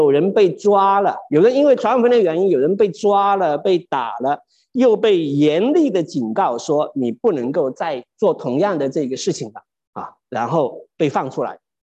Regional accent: China; 圆滑呢，其实一直都是我们中国人相当肯定的一件事情

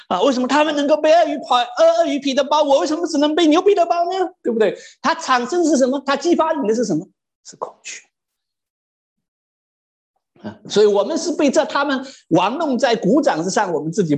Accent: China; 换句话来说，我们中国人讲说，人无远忧，人无远虑，必有什么？

